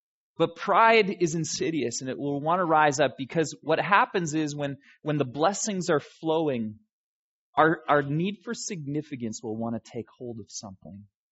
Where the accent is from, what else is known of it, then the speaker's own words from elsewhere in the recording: Chase, British Columbia, Canada; I grew up in British Columbia, actually. I never lived in Steinbach, although my family came from here. My parents, before I was born, they moved out to a little town called Chase in British Columbia. It's a logging